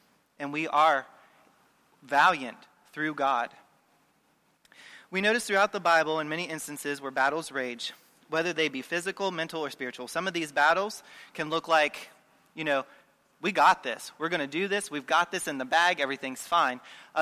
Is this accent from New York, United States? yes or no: no; Parkersburg, West Virginia, United States; I grew up here in Parkersburg.